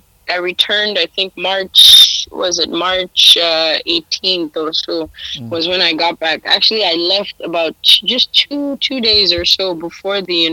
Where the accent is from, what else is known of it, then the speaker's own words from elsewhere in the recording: Kaduna, Kaduna State, Nigeria; born there; It's Hausa, actually. I was born in the north. I was born in Kaduna, so I do speak Hausa. Hausa and Yoruba. My family is Yoruba, but I was born in the north, so I speak Hausa.